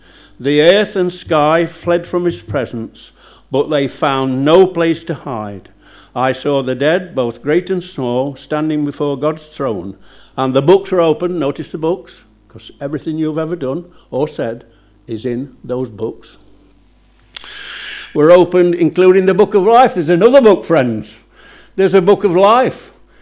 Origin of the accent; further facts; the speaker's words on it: Somercotes, East Midlands, United Kingdom; I was born in Summercoats. I'd rather have been born somewhere else, actually, because when I was a little lad growing up, everywhere I looked was a pit slag heap